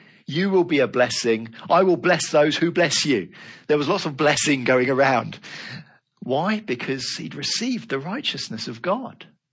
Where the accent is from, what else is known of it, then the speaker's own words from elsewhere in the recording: Basingstoke, South East England, United Kingdom; he's just retired from being an employed elder in the church that I grew up in Basingstoke.